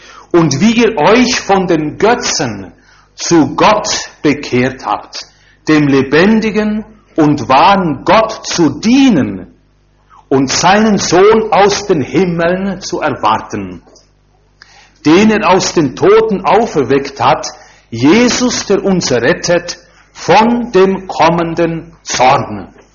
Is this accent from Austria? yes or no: no; Mörel, Valais, Switzerland; Er hat damals in Mörrel den Pfarrer vertreten, wo ich herkomme.